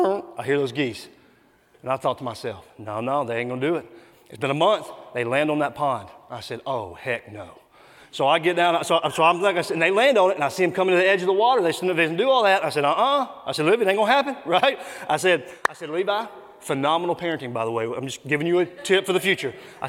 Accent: Mississippi, United States; now in Columbia, United States; originally we're from Mississippi, for those of you who don't know, and we're here in Columbia, South Carolina now

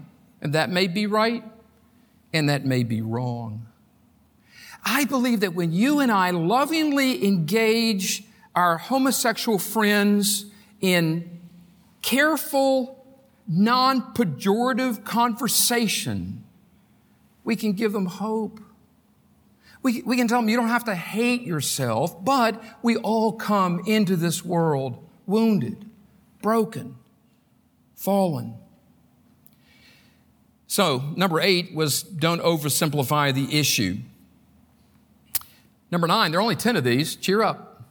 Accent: North Carolina, United States; When I was a kid, I grew up in North Carolina.

